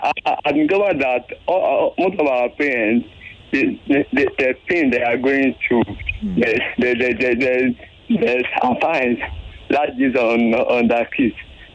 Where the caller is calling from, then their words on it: Sagamu, Ogun, Nigeria; from Sagam.